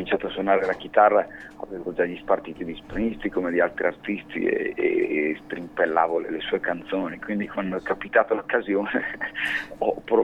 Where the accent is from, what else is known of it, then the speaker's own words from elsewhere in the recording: Lombardy, Italy; ero suonato in un locale qui nel mio paese, io abito in provincia di Brescia